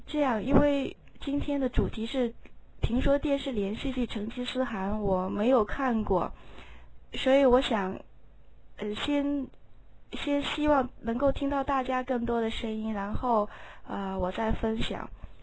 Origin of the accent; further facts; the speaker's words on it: Inner Mongolia, China; born there; 当时我虽然不是蒙古族，但是我出生在内蒙古地区